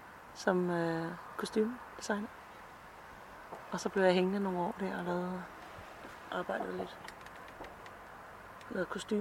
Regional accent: Brøndby Strand, Capital Region of Denmark, Denmark; now in Copenhagen, Denmark; Jeg er vokset op i Brøndby Strand, så sådan et ikke rigtig København, sådan en stor københavner, ikke?

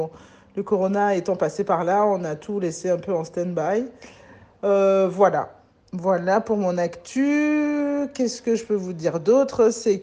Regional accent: Benin; un livre sur les recettes de mon enfance au Bénin.

